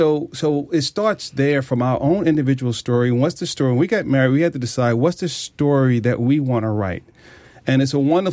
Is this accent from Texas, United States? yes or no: no; Jamaica, New York, United States; I'm from Jamaica, New York.